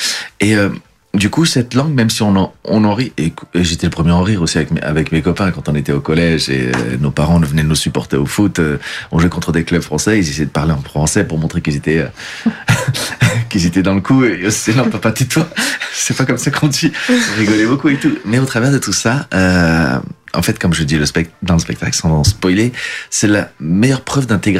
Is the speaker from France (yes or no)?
yes; France; born there; je suis né en France, j'ai rien contre la France, je mets pas le Portugal largement au-dessus, sur un piédestal par rapport à la France, c'est les deux